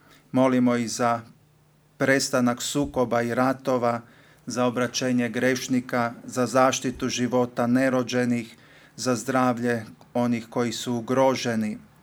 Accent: Croatia; i mi kao Hrvati imamo od davnina, od naših korijena, tu povezanost i s Kristom, i s crkvom, i s blaženom djevicom Marijom po katoličkoj vjeri

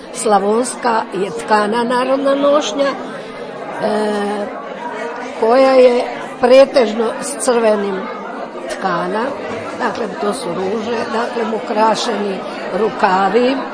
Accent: Pitomača, Virovitica-Podravina County, Croatia; born there; Ja sam rođena u Pitomači, u Dravskoj ulici. Išla sam u srednju školu u Viroviticu i višu ekonomsku sam završila u Sloveniji.

